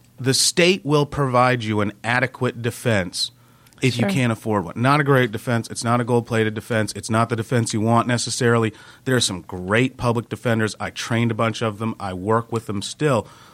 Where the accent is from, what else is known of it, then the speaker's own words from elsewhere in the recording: East Cobb, Georgia, United States; That's where I was raised in East Cobb.